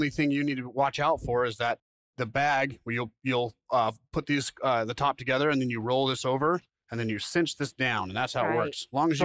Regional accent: Utah, United States; We're from Utah, and they're no joke, right?

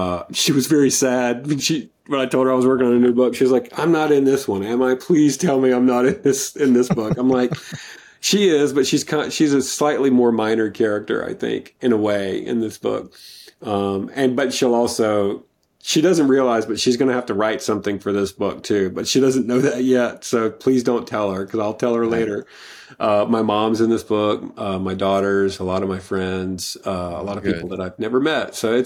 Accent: Mississippi, United States; accent: Mississippi; But I still sound like I'm from Mississippi to people that, you know, that I just meet.

